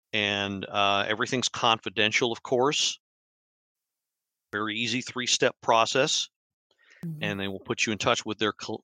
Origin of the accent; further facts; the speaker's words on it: Maryland, United States; so lest I forget my home state of Maryland, we also have resources.